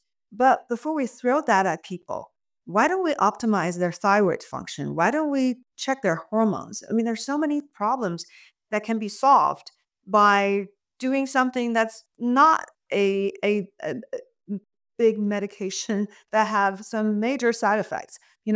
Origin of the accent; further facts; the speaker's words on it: China; moved away as an adult; I came from China when I was 20 years old. Having grown up in China and being immersed in a more holistic way of looking at the body